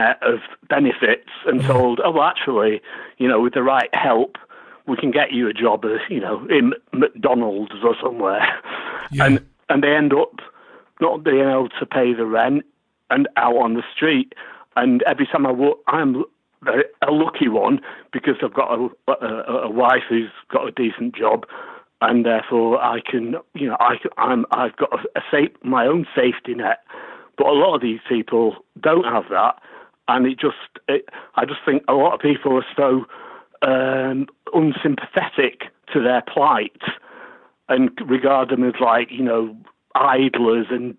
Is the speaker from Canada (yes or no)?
no; Manchester, North West England, United Kingdom; around here in the Midlands where I now live. I'm originally from Manchester.